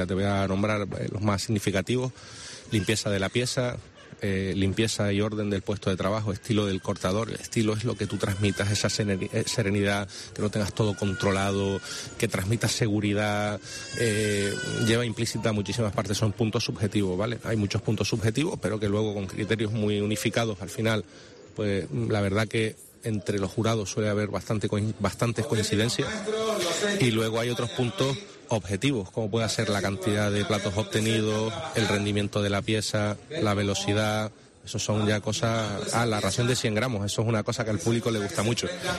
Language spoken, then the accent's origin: Spanish; Arucas, Canary Islands, Spain; moved away; Sí, desde 2019 que fui campeón de España, siempre he querido compartir con mi tierra, con mi ciudad, con Aruca, con mi gente, con mi familia, con todos esos que me han seguido en la distancia cuando yo vivía afuera, cuando vivía en la península.